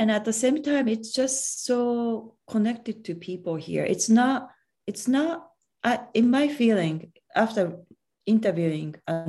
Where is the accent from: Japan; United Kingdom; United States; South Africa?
Japan; This is a very strong connection I feel, maybe because I'm from Japan.